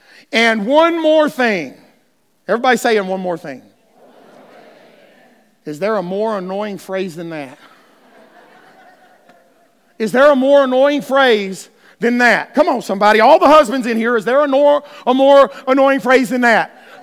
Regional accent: Alabama, United States; Okay, depending on where you're from, I'm from Alabama. No, it's Philemon. P-H-I-L spells Phil, where I'm from.

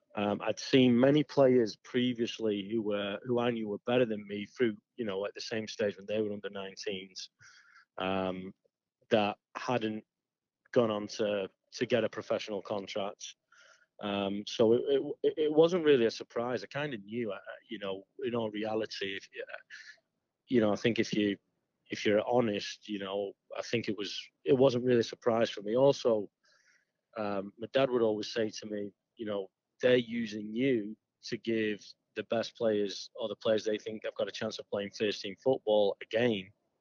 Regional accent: Stockport, North West England, United Kingdom; I'm from Stockport, England, which is in Greater Manchester, and I went to Blackburn Rovers at the age of 11, and I was there from the age of 11 until I was almost 19.

